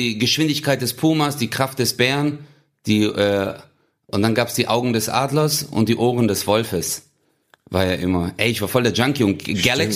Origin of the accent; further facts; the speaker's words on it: Stuttgart, Baden-Württemberg, Germany; als die Nintendo rausgekommen ist, da gab's bei uns in Stuttgart so einen Laden, der hieß Nuspel.